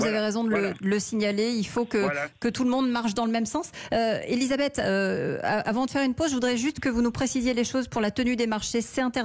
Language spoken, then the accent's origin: French; France